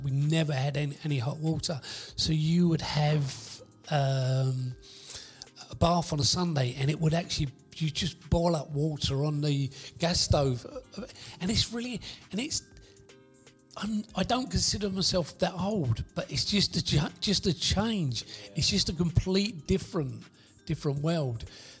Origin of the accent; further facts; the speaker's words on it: Bellingham, London, United Kingdom; growing up on Bellingham, we stayed in the south of Bellingham. We stayed around where we lived